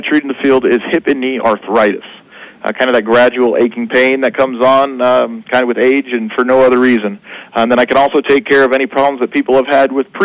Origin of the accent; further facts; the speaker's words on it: Norfolk, Nebraska, United States; I am. A few hours away. I'm from Norfolk, Nebraska, originally.